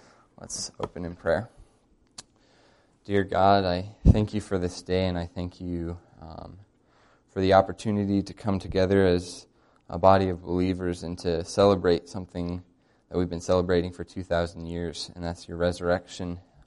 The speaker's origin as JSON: {"language": "English", "town": "Roswell", "region": "Georgia", "country": "United States", "said": "I'm from Roswell, Georgia, so that's about a 40-hour drive southeast of here, down in about the southeast corner of America. I grew up in a family of six kids"}